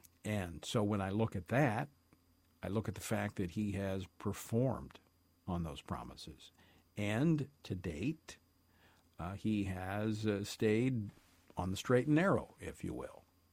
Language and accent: English; Baton Rouge, Louisiana, United States; when the devastating floods hit my hometown of Baton Rouge, surrounding community.